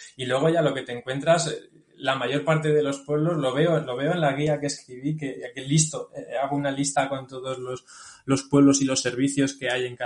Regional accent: Sigüenza, Castilla-La Mancha, Spain; Yo soy de un pueblito de Guadalajara, con lo que tú llamarías un pueblo grande, Sigüenza. Son 3.000 habitantes, 3.000, 4.000.

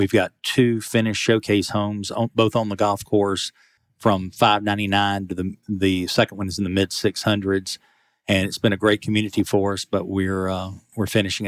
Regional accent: Atlanta, Georgia, United States; I grew up here in the Atlanta area, went to the University of Georgia

